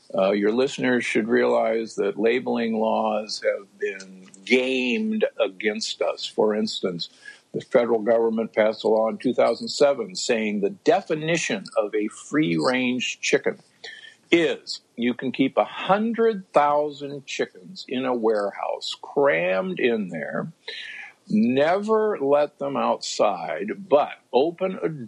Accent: Omaha, Nebraska, United States; And that makes me cry because I grew up in Omaha, Nebraska.

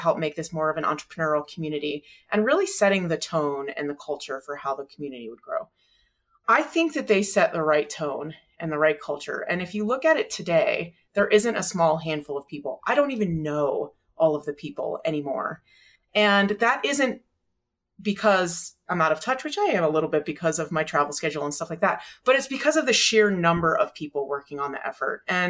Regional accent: Florida, United States; moved away as an adult; now in Colorado, United States; Growing up in Florida is very different than Colorado. And so I had this like lifelong dream, childhood dream of moving to Colorado.

